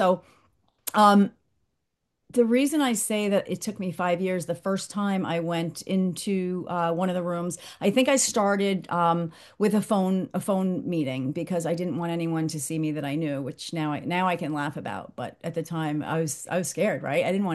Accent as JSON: {"language": "English", "region": "New York", "country": "United States", "said": "from New York, and I just got back from vacation yesterday"}